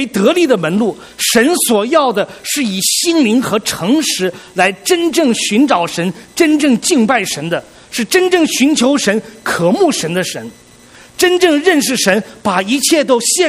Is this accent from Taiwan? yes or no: no; China; 我觉得这两件事情对我们中国人是最有意义的一件事情